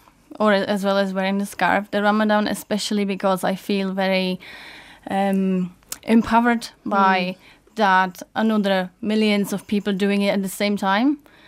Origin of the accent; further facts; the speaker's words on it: Czechia; English is a second language; now in Ireland; I'm from Czech Republic.